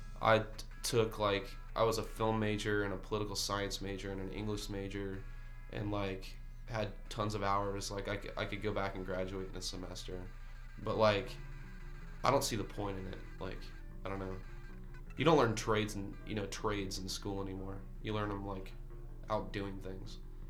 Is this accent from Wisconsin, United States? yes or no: no; Pomona, Kansas, United States; We're from Pomona, Kansas, so.